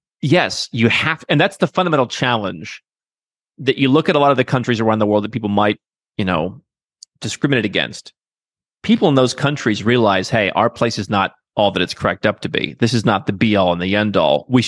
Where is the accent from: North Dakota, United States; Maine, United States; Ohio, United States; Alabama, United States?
Ohio, United States; Cleveland; I grew up in Cleveland. They were always beating us, those New Yorkers.